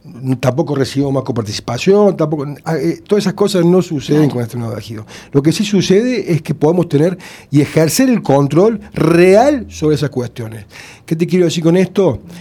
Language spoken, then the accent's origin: Spanish; Río Ceballos, Córdoba, Argentina; born there; yo soy nacido en Río Ceballos